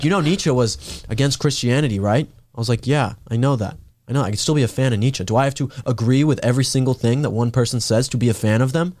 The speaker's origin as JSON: {"language": "English", "region": "Colorado", "country": "United States", "said": "Denver was great because you guys know I'm from Colorado."}